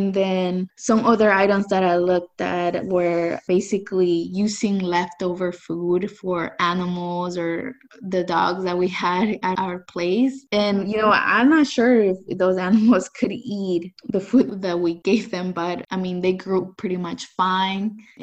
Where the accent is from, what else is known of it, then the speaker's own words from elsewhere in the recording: El Salvador; now in United States; I came from El Salvador, so my experience was totally different than the one that I have right now. Basically, I'm from one of the poorest regions in El Salvador.